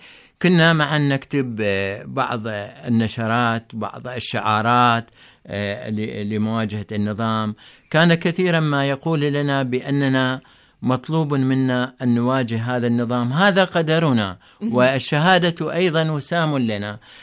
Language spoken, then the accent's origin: Arabic; Basra, Basra Governorate, Iraq; يعني تعرفت عليه في البصرة، يعني ابن مدينتي